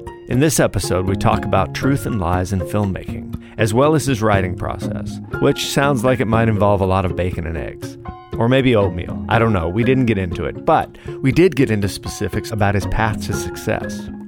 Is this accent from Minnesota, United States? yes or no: no; Fullerton, California, United States; I grew up in Fullerton where a lot of punk rock bands started.